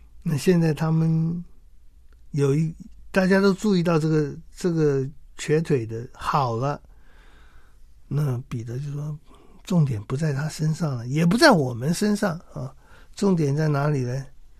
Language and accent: Chinese; China; 我们中国人对这个名有时有点迷信的